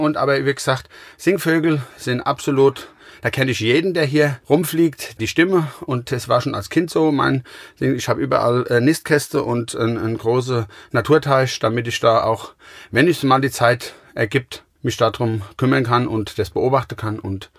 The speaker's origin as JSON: {"language": "German", "town": "Gau-Bischofsheim", "region": "Rhineland-Palatinate", "country": "Germany", "said": "Ich komme aus Gaubischofsheim. Das ist ungefähr 10 Kilometer von Mainz."}